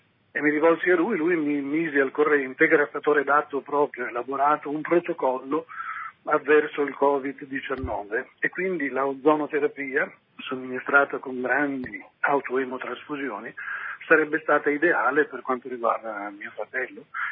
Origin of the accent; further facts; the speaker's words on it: Bergamo, Lombardy, Italy; noi siamo di Bergamo